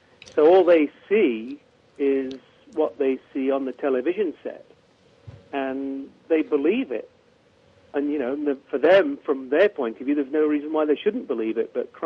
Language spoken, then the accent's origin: English; Nottingham, East Midlands, United Kingdom; Nottingham. Where Robin Hood came from.